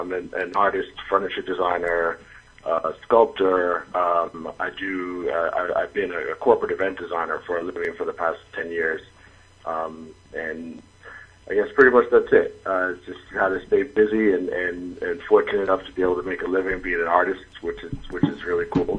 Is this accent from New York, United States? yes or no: yes; Brooklyn, New York, United States; I'm based out of Brooklyn, born and raised in Brooklyn.